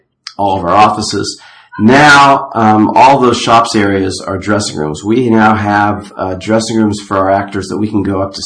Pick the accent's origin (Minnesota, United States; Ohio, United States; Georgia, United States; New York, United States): Ohio, United States; Yeah, I grew up in a small town in Ohio.